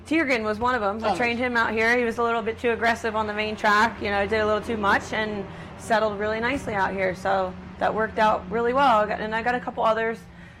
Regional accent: New Jersey, United States; You know, it's kind of where I grew up in South Jersey was similar to around here.

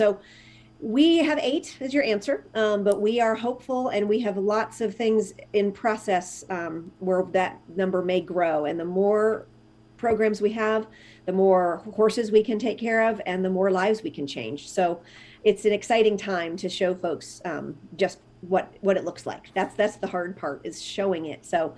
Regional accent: California, United States; It was actually 2 years ago today that we cut the ribbon on our first California program, my home state.

